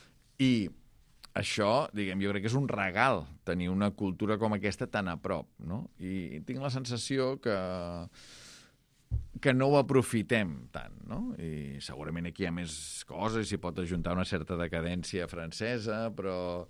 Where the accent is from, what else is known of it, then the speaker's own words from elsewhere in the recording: Taradell, Catalonia, Spain; now in Barcelona, Spain; No diràs de Taradell, per motius obvis, de Barcelona. Jo visc a Barcelona, puc dir-ho, no sóc d'aquí, diguem, però visc a Barcelona, podria dir-ho.